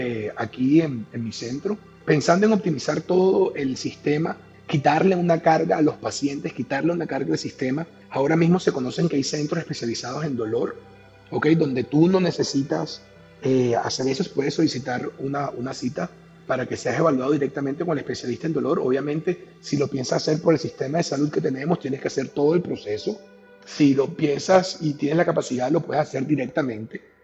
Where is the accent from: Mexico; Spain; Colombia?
Colombia; Barranquilla, Atlántico; yo soy médico anestesiólogo, estudié en la ciudad de Bogotá, yo soy barranquillero